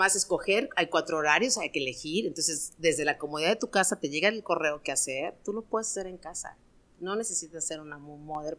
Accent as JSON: {"language": "Spanish", "region": "Caribbean", "country": "Mexico", "tie": "born or raised there", "said": "vivo en Cancún, soy originaria del Caribe."}